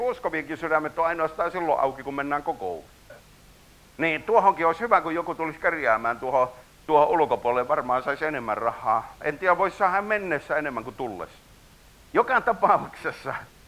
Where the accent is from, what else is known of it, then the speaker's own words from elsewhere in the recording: Ostrobothnia, Finland; Mä oon Pohjanmaalta